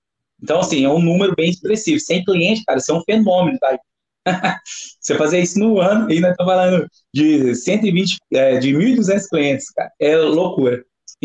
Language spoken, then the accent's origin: Portuguese; Ituiutaba, Minas Gerais, Brazil; Hoje eu sou de Ituiutaba, né? Eu sou nascido e criado em Ituiutaba.